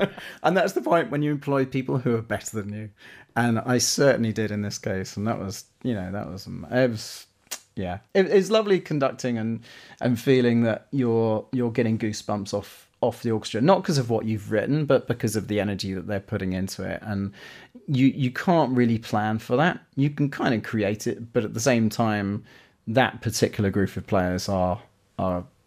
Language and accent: English; London, United Kingdom; It's just for me as a Londoner and as a musician, everything hubs into that place.